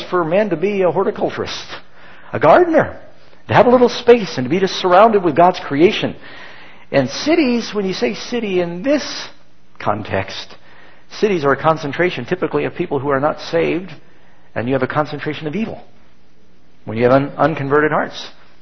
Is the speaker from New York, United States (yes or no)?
yes; New York City, New York, United States; I grew up here. John and I grew up in New York City.